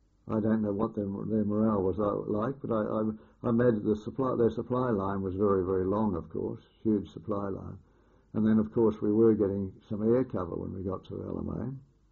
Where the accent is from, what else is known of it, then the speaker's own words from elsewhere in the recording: Australia; So it wasn't common knowledge that we were Australians until a later date.